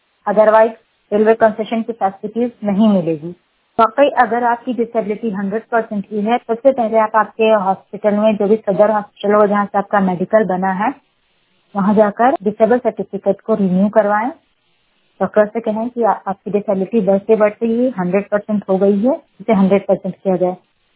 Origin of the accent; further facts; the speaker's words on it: Jharkhand, India; झारखंड राशि से हूँ।